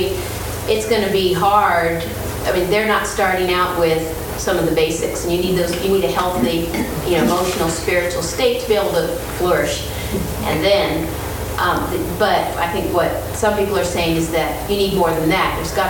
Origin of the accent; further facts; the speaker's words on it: Santa Cruz, California, United States; because I'm from Santa Cruz, and Santa Cruz certainly has an interesting reputation, not always very positive.